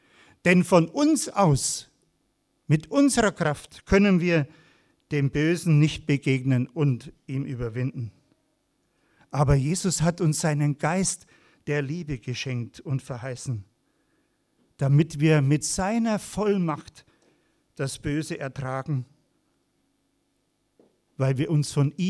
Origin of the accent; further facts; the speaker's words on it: Flossenbürg, Bavaria, Germany; In meiner Heimat, wo ich herkomme, aus Bayern in Flossenbürg, ist er zu Tode gekommen.